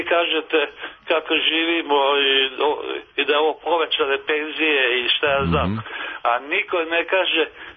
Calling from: Vladimirovac, Vojvodina, Serbia; Ja sam iz Vladimovca, vaš verni slušalac.

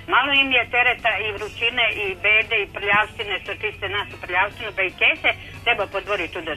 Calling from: Stara Pazova, Vojvodina, Serbia

